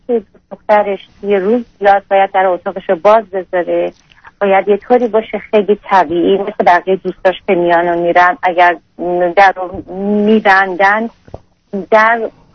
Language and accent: Persian; Iran; moved away; من چون که تو ایران بزرگ شدم